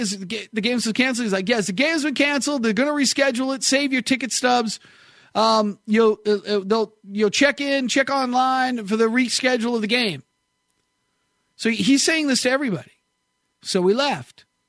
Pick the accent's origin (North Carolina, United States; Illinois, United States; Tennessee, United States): Tennessee, United States; Nashville; And I'm like, ah, we're from Nashville.